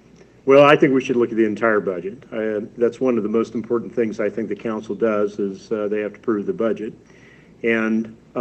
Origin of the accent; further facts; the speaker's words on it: Missouri, United States; We have a great downtown that is flourishing, not like my hometown in Missouri.